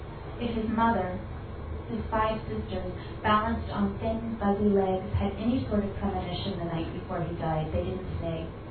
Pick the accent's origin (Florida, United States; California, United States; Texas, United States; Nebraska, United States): Texas, United States; born there; I was born in Texas, and my town was trilingual. It was Spanish, Czech, and English speaking.